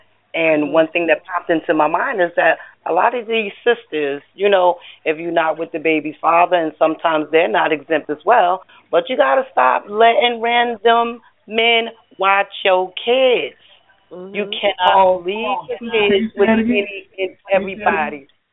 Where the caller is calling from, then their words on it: Pennsylvania, United States; But, yeah, I'm in Pennsylvania.